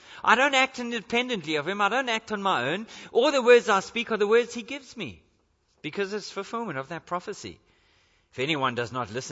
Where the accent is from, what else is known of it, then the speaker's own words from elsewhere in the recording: Queensland, Australia; And I come from Queensland, so I don't know what that says.